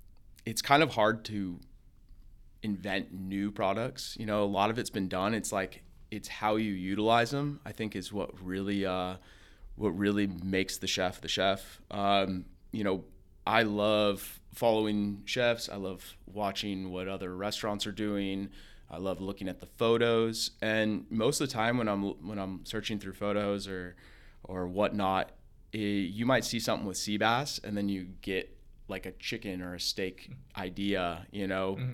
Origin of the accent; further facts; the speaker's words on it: California, United States; I was a dishwasher growing up in Santa Barbara County